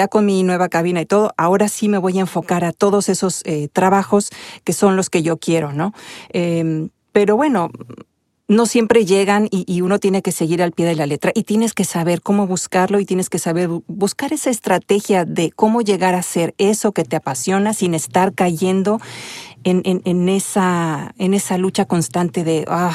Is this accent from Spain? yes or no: no; Mexico; moved away; cuando llegué de México, no me pasaba por la mente poder hacer algo así